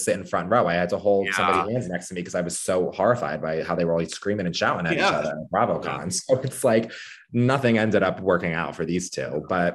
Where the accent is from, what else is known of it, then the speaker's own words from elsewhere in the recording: New Jersey, United States; and I'm from Jersey, I love the Jersey Shore